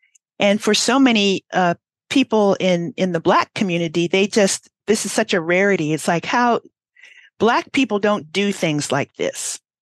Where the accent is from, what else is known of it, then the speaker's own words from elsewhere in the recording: Hawaii, United States; When I was a little girl growing up in Hawaii and watching all of the civil rights unrest on TV, my family is from Baltimore